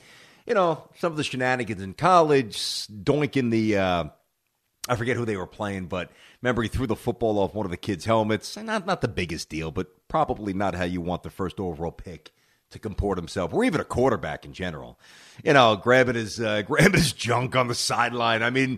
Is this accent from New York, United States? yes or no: yes; New York, United States; I grew up on Avenue U. I used to go there every day with my mom and my sister, taking the B3 bus.